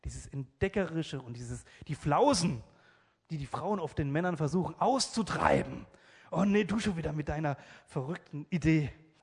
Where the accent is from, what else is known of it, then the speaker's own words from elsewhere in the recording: Italy; Okay, das gilt für mich nicht, ich bin Italiener